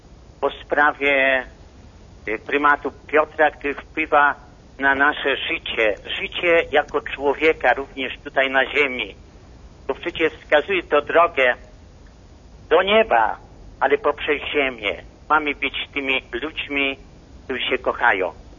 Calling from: Buffalo, New York, United States; Jestem z Buffalo, Stany Zjednoczone.

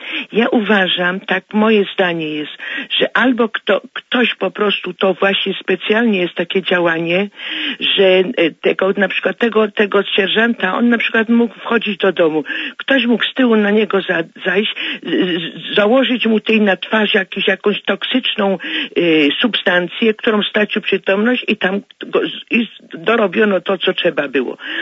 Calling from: Bielsko-Biała, Silesian Voivodeship, Poland; Ja dzwonię z Bielska Białej.

